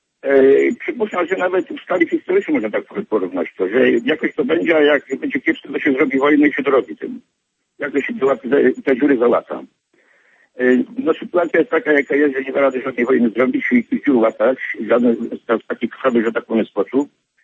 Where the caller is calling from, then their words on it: Chicago, Illinois, United States; jestem z Chicago.